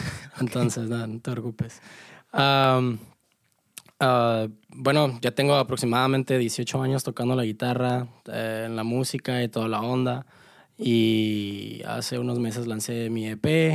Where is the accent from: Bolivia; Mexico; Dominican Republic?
Mexico; Mexicali, Baja California; Yo soy de Mexicali, de Chicali, donde hace mucho calor.